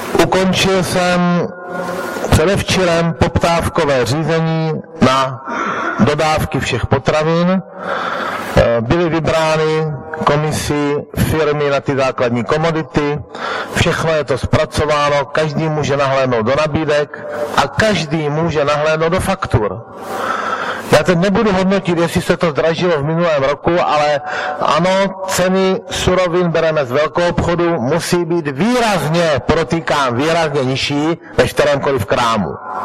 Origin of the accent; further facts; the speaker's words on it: Moravia, Czechia; já jsem z Moravíku, který je na Moravě